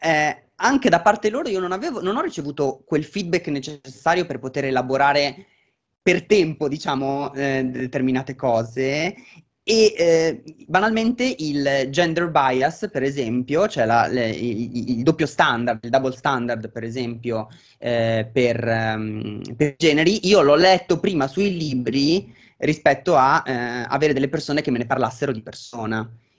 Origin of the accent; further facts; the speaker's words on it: Milan, Lombardy, Italy; E io sono nato nel 1990 a Milano e sono cresciuta a Milano, quindi insomma, città molto grande